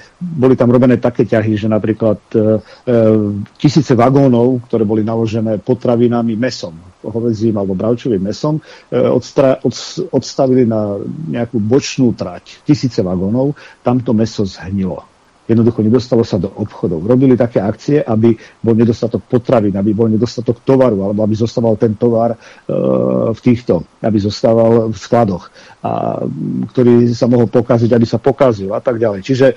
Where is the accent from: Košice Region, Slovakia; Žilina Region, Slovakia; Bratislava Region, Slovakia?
Košice Region, Slovakia; ja som vyrastal pri Šírave, tie 80. roky, to už bola Amerika prakticky.